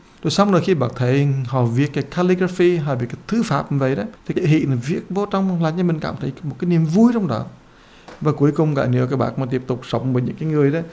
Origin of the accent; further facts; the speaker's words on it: United States; Mình là dân Mỹ mà này, ai cũng vui cả, các bạn thấy không?